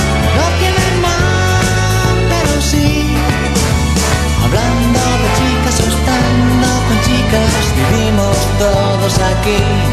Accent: Madrid, Community of Madrid, Spain; no puedo negar que yo soy de Madrid y sé lo que digo

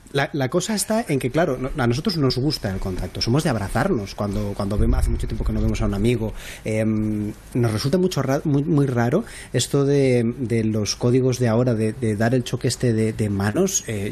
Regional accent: Spain; cuando como españoles nos relacionamos con otros países europeos, ya no te digo con países más allá de lo que es la vieja Europa

